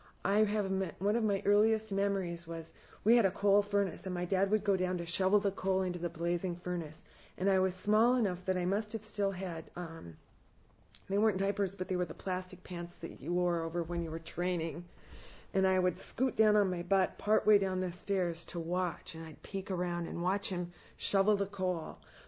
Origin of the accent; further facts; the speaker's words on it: Seattle, Washington, United States; which was only 2 hours away because I was raised in Seattle.